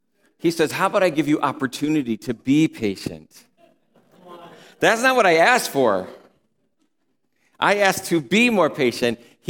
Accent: New York, United States; I'm a New Yorker, by the way. We're born to honk the horn a long time, really quickly.

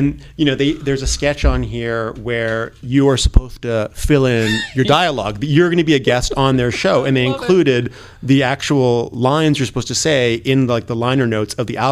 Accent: Canada; I mean, I'm from Canada. I grew up in Canada.

